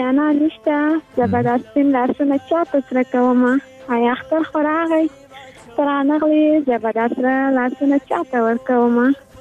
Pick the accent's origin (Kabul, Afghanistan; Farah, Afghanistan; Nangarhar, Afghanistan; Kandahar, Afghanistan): Farah, Afghanistan; نو موږ د فراه ولایت یو